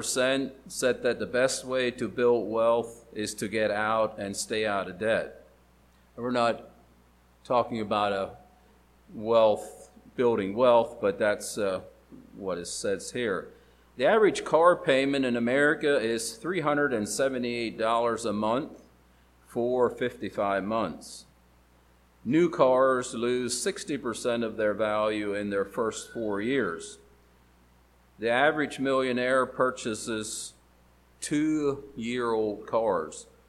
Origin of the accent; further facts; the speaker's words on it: Pennsylvania, United States; Yeah, we're from Pennsylvania, so that's good enough.